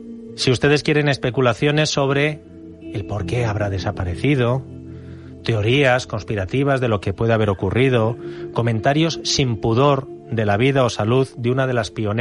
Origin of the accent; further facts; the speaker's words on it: Cercedilla, Community of Madrid, Spain; a mi pueblo Cercedilla